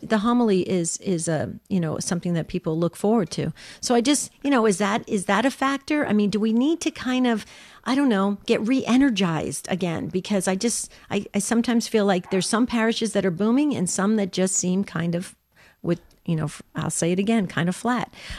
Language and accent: English; New Jersey, United States; but, you know, hey, we're from Jersey. We don't have a filter, so.